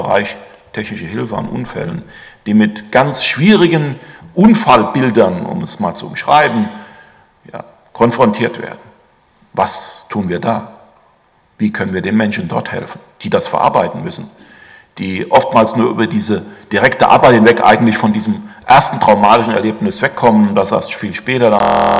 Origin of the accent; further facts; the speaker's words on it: Hesse, Germany; Ich komme ja aus dem Teil Hessen-Nassau, bin in meiner Kirche in Hessen-Nassau auch verbunden.